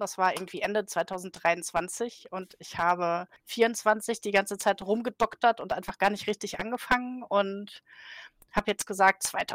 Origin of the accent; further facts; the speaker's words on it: North Rhine-Westphalia, Germany; ich komme aus dem Ruhrgebiet, wie man hört, an meinem Dialekt wahrscheinlich.